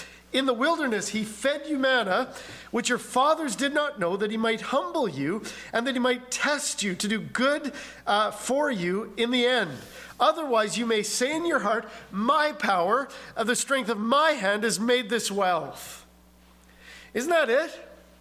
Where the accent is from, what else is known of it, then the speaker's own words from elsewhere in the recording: Manitoba, Canada; when I grew up in Manitoba, there was a theater in Winnipeg